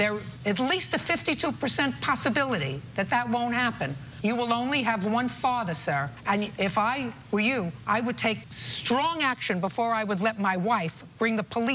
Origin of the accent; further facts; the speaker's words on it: Fort Myers, Florida, United States; the pound in Fort Myers, my hometown